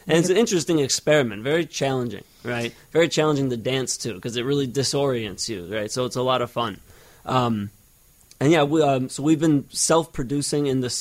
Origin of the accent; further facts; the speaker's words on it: Chicago, Illinois, United States; Originally from the Western Burbs in South Loop for 12 years.